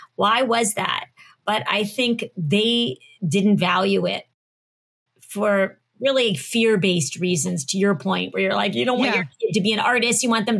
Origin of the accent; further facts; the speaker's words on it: Florida, United States; also born or lived in Cincinnati, Ohio; Well, I grew up part of the time in Cincinnati. I lived in Cincinnati until I was 10. And then I grew up in Florida.